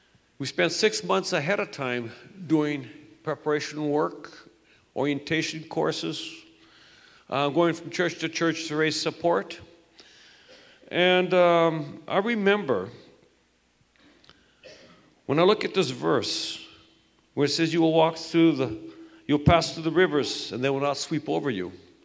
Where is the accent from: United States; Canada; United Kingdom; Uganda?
Canada; Winnipeg, Manitoba; Well, I grew up in Winnipeg.